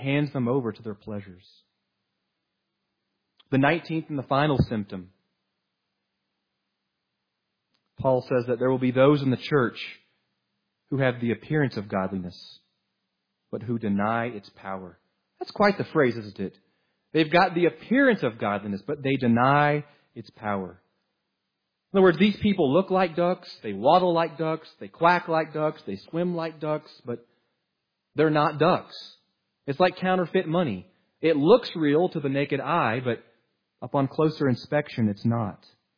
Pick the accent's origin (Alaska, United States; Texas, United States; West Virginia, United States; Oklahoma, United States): Oklahoma, United States; I'm from Oklahoma. I don't count too good